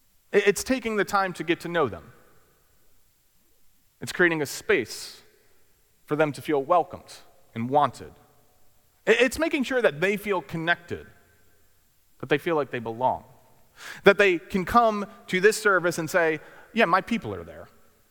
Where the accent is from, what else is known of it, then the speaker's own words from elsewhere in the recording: New Jersey, United States; I am from Jersey, but you know, you can be friendly to each other, it's fine.